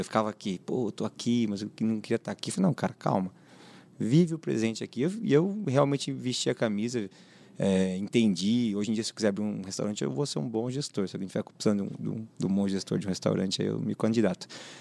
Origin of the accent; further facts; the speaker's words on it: São Paulo, Brazil; also born or lived in Santos; Eu nasci em Santos. Nasceu em Santos. É, mas eu cresci no interior de São Paulo, num sítio de uma cidade de 3 mil habitantes.